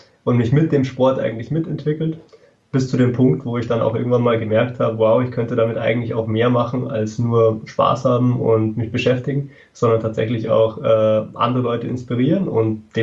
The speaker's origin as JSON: {"language": "German", "town": "Freising", "region": "Bavaria", "country": "Germany", "said": "Ich komme aus Freising bei München"}